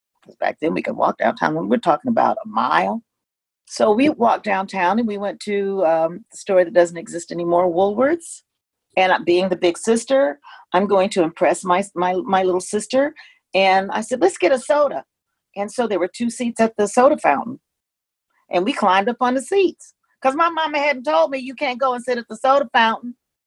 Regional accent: Flint, Michigan, United States; Growing up in Flint, Michigan, every ethnicity had their own community. And it just seemed like a normal thing.

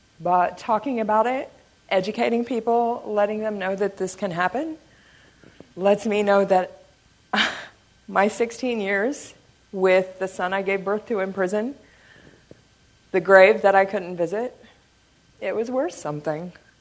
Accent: Indiana, United States; now in Chicago, United States; the differences I've made in Chicago, I want to take back to my home state. So I am working on raising the funds so that I can go work at the Wrongful Conviction Clinic in Indianapolis.

